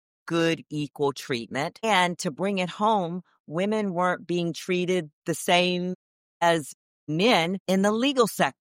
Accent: Florida, United States; born there; now in New York, United States; I was born in the Sunshine State of Florida.

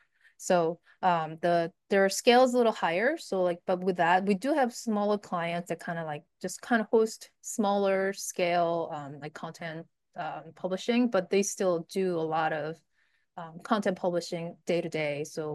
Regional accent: New York, United States; And when I'm from New York area.

